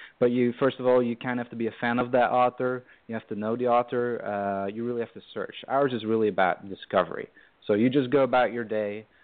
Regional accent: Belgium; English is a second language; now in United States; I'm originally from Belgium, but our main audience is here in the U.S.

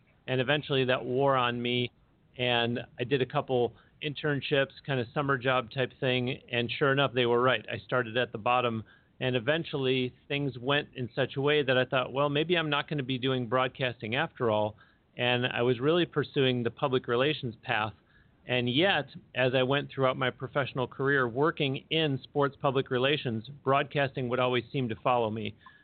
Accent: Buffalo, New York, United States; Buffalo, New York.

